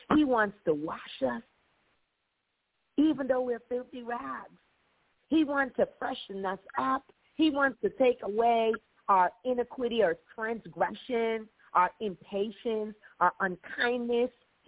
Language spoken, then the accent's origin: English; Jamaica; The next thing for me is that growing up in Jamaica, I love to do, whenever you do the laundry outside